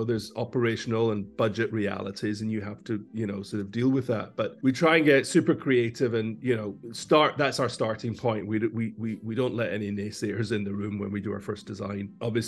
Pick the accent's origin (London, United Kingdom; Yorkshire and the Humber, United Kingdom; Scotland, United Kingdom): Scotland, United Kingdom; Glasgow; so I'm originally from Glasgow, which is in Scotland.